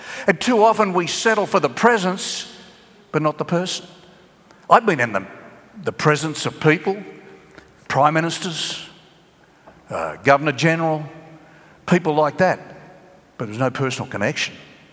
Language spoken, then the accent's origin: English; Queensland, Australia; about being a Queenslander